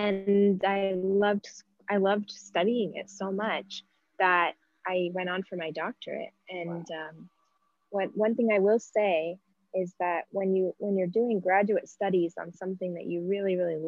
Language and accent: English; Aspen, Colorado, United States; also born or lived in Denver; I am originally from Aspen, Colorado. I was born in Aspen and I grew up in the valley there.